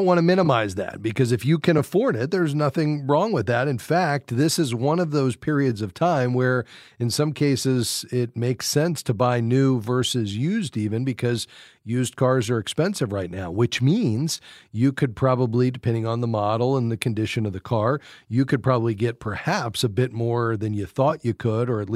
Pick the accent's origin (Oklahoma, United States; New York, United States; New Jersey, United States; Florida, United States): Florida, United States; Fort Lauderdale; we go right down into Miami, Florida, just south of where I grew up in Fort Lauderdale.